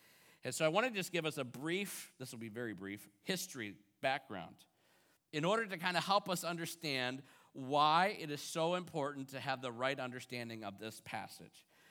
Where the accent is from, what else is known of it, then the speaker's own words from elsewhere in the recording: Rockford, Illinois, United States; I grew up in a Baptist church. All my life was spent Memorial Baptist Church growing up in Rockford, Illinois.